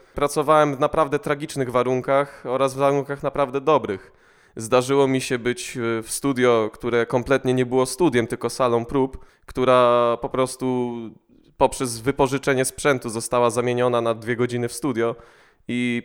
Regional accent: Olsztyn, Warmian-Masurian Voivodeship, Poland; No, a więc … pochodzę z Olsztyna, mieszkam tutaj całe życie.

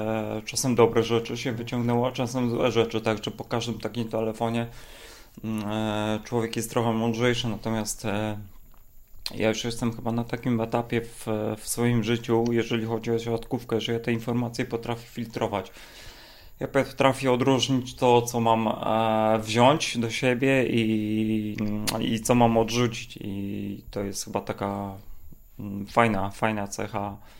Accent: Olsztyn, Warmian-Masurian Voivodeship, Poland; Jak wiesz, doskonale ja jestem stąd

